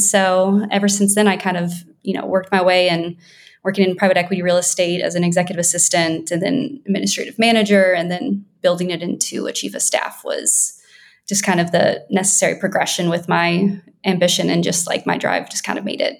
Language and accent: English; Mobile, Alabama, United States; moved away as an adult; now in New York City, United States; I am from Mobile, Alabama, is where I've spent most of my life, and went to college there and kind of came up to New York when a little later, many years after college probably